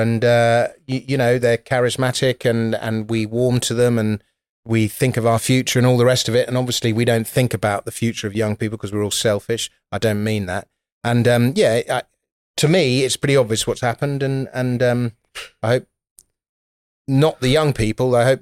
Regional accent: London, United Kingdom; accent: posh; I grew up in London, but I went to public school, so I'm sort of a little bit posh, but not as posh as somebody who went to public school in a countryside.

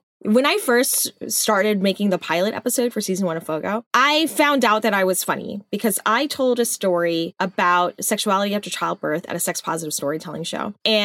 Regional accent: Texas, United States; I'm from Texas. It should not be this hard for me to go hunting.

